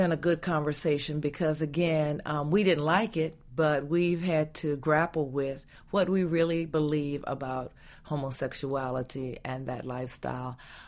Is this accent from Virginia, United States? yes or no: yes; Roanoke, Virginia, United States; When I was growing up in Roanoke, Virginia is a very interesting town because I didn't even believe that racism existed there.